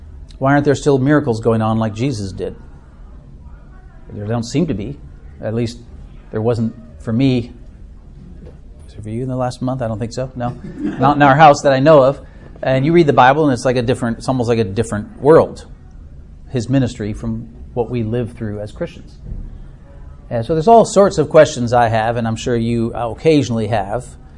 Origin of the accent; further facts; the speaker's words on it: Minnesota, United States; now in Alabama, United States; to mount a defense of why I'm a Minnesotan, you know. But of course, I'm now an Alabamian. We've lived here since the late 90s and are very happily Alabamians now.